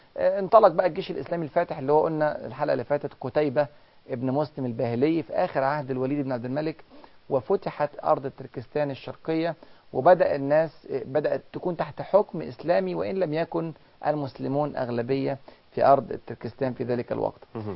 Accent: China; Arabic is a second language; احنا عندنا في الصين ثلاث ديانات رئيسيه

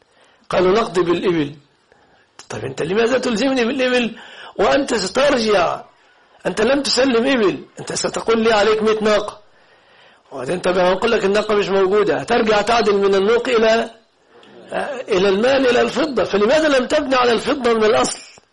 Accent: Egypt; عندنا في مصر الأزهر بيقيم الدية ب36 كيلو جرام فضة

